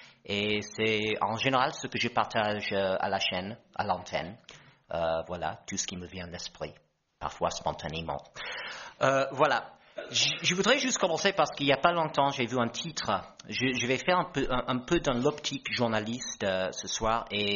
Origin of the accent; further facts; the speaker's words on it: United States; en tant qu'Américain, je veux dire que ça, c'était aussi cité par